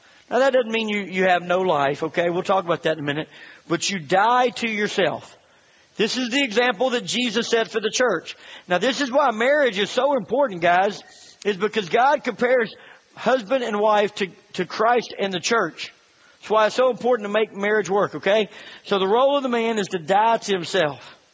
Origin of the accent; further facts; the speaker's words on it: Tennessee, United States; also born or lived in California; We're from Tennessee. We thought we were going to go to foreign missions. We thought when we stayed in California that that was our foreign mission field.